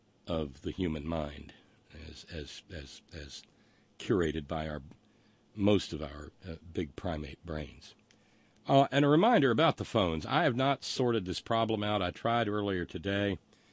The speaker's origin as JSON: {"language": "English", "region": "Alabama", "country": "United States", "tie": "born or raised there", "said": "when I mentioned Mo Brooks representing my hometown in Alabama."}